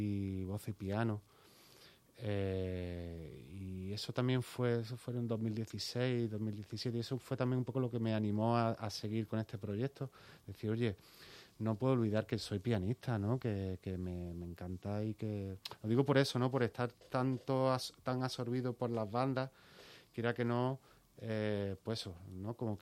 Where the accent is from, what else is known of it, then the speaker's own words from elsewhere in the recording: Málaga, Andalusia, Spain; Y luego ya me fui a Granada, yo soy de Málaga, me fui a Granada a estudiar magisterio por música